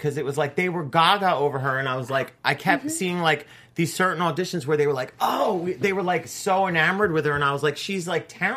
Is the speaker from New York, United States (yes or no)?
no; New Jersey, United States; That's the only reason I feel like I can talk about Jersey